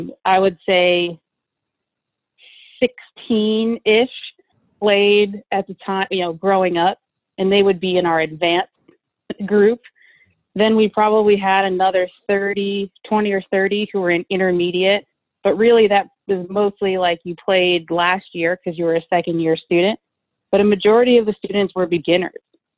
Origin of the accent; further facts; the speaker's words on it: India; I grew up in India